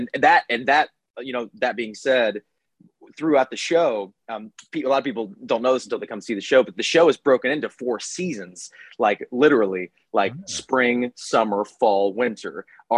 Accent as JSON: {"language": "English", "town": "Cincinnati", "region": "Ohio", "country": "United States", "tie": "born or raised there", "said": "I grew up in Cincinnati, Ohio, which is just south of Columbus, like north of Kentucky right there."}